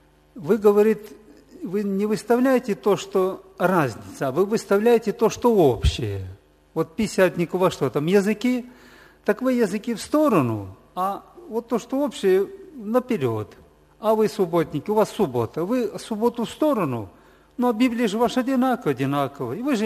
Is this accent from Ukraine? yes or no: no; Moldova; Я из Молдавии, недалеко от Кишинева. 76-го года в церкви.